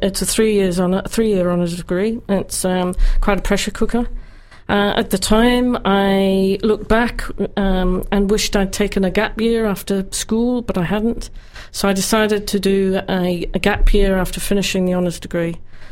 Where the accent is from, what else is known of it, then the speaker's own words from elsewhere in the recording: Newcastle upon Tyne, North East England, United Kingdom; I grew up in the northeast of England in Newcastle upon Tyne.